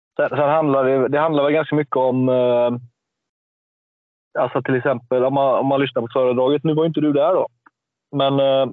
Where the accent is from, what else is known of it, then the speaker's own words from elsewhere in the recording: Norrland, Sweden; Jag tänker mer på att han bor där jag växte upp. Han är från Norrland och nu bor jag 30 mil därifrån.